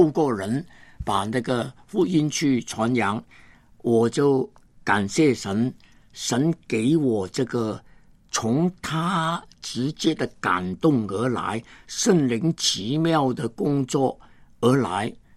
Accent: Hong Kong; 我是香港出生的人。

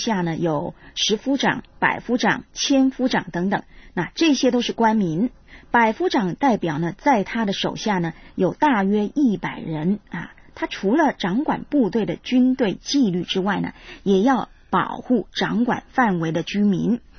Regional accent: China; 套用我们中国人的说法呢，就是该撒是皇帝，那么希律的家族等于是诸侯一样，负责统治属于自己的土地。

